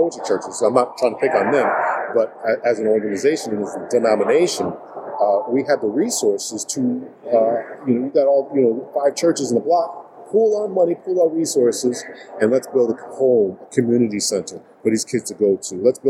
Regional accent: Connecticut, United States; I grew up in Connecticut all my life

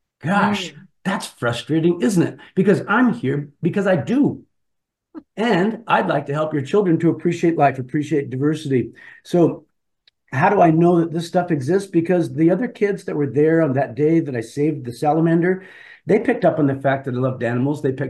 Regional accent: Darien, Connecticut, United States; I grew up in Darien, Connecticut. I fell in love with nature in my own backyard.

